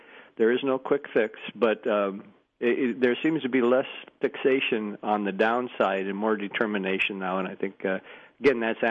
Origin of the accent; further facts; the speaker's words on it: North Dakota, United States; trailing only North Dakota, my home state.